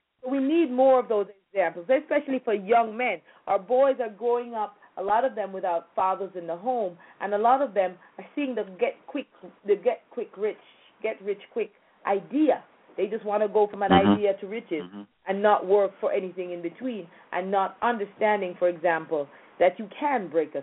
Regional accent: Jamaica; because I'm from Jamaica as well

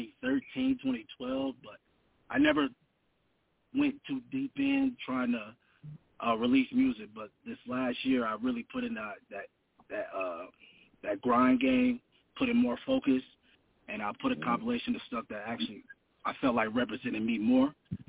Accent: Midwest, United States; now in Las Vegas, United States; I'm from right now I live out in Las Vegas. I'm from the Midwest

